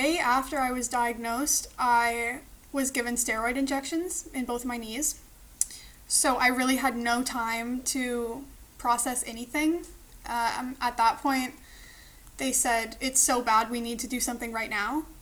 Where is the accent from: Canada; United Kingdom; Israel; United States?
Canada; British Columbia; I am from Canada. I'm from British Columbia, but I'm currently living in Toronto, Ontario for university.